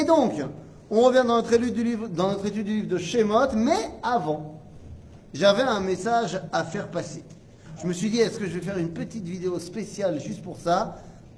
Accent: France; On vient de France et on se rappelle dans quelle rue on habitait quand on habitait en France.

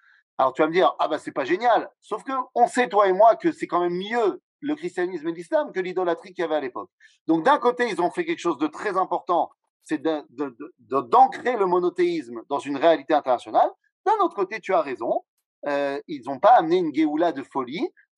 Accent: France; le monde dans lequel on a grandi en France, on a appris surtout à mettre en avant le monde français et à être un juif de temps en temps.

